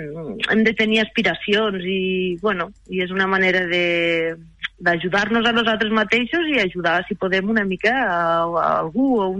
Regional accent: Almenar, Catalonia, Spain; Jo estic molt orgullosa de ser de poble. Jo soc d'Almenar i m'estimo molt el meu poble. I llavors, ser rural per mi és viure Almenar en un conjunt, en una comunitat, tota que és pagesa, que és agrícola

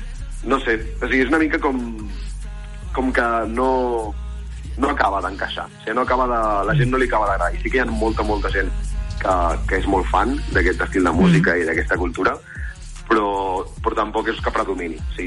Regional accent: Catalonia, Spain; els tres parlem català i els tres som catalans perquè els tres som de poble

